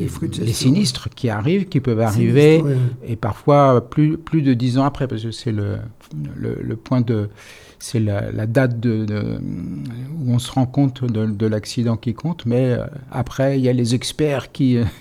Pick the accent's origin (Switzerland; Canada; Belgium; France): France; Île-de-France; now in Périgueux, France; Alors, moi, ça fait 4 ans maintenant que je suis en Dordogne, à Périgueux. Mais auparavant, pendant donc 73 ans, j'ai été dans la région parisienne.